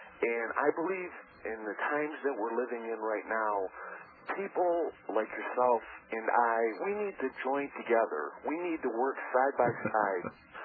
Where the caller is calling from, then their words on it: Cleveland, Ohio, United States; I'm calling from Cleveland, Ohio.